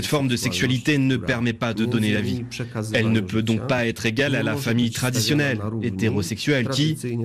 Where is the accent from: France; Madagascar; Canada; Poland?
Poland; en tant que Polonais, j'ai été élevé sur des fondamentaux catholiques.